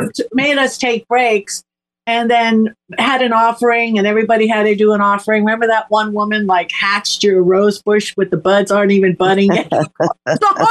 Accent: New York, United States; Like, I'm sorry, I'm from New York, right?

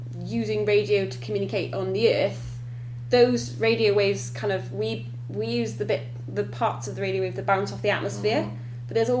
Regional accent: Wales, United Kingdom; Yeah, so I'm Welsh.

